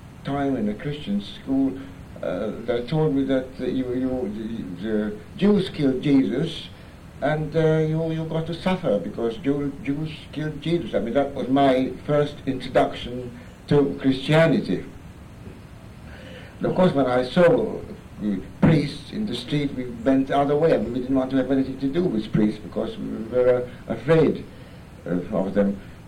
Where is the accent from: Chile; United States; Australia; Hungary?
Hungary; I was born in Hungary, and I spent my childhood in the 30s in Hungary, which was not a very happy place.